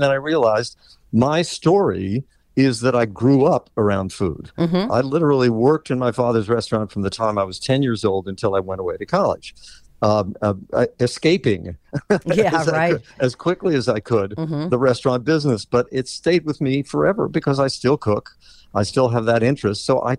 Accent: West Virginia, United States; she also is from West Virginia, which is my home state.

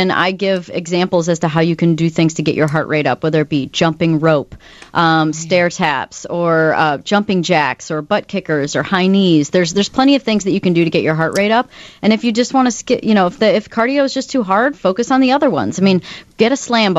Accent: Roscoe, Illinois, United States; Okay. I grew up in Roscoe, Illinois, but I have a place downtown.

